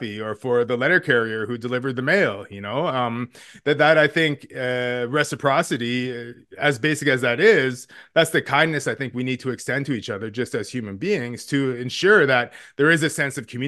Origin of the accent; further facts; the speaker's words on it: Ontario, Canada; what I know of my family's history, my community's history, growing up on the Great Lakes, on the North Shore of Lake Huron and so on.